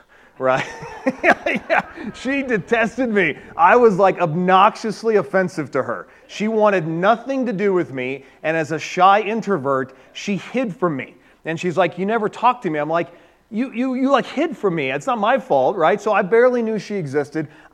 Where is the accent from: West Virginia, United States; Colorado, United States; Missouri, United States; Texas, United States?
Colorado, United States; born there; I was born and birthed in Colorado.